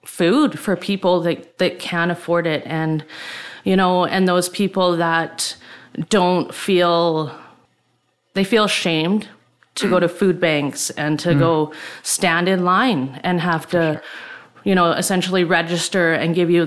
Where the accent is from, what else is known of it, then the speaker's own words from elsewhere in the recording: Salmon Arm, British Columbia, Canada; suburban Indian because I didn't grow up on the reserve, but and I grew up in Salmon Arm my whole life.